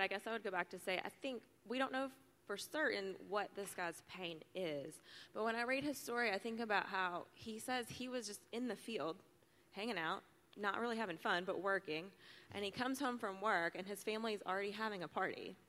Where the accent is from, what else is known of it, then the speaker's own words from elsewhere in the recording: Knoxville, Tennessee, United States; I grew up in Knoxville here at Central Baptist Church